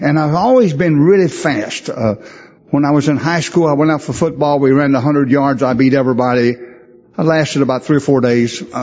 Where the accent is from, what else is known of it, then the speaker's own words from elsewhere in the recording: North Carolina, United States; And I was raised in North Carolina. I was raised way out. We didn't even have electric lights when I was a kid.